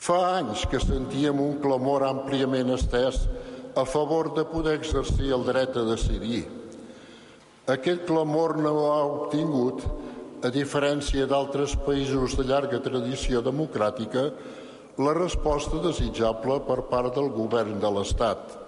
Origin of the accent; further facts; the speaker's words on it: Catalonia, Spain; com a creients i com a catalans.